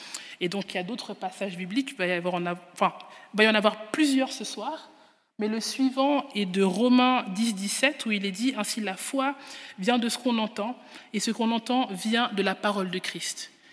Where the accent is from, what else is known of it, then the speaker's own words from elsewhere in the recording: Geneva, Switzerland; J'ai grandi à l'Armée du Salut à Genève, je suis née, j'ai grandi à Genève.